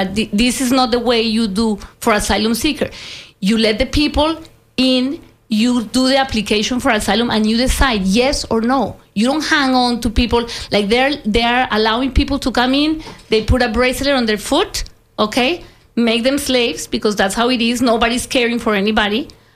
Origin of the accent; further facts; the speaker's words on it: Colombia; I'm from Colombia.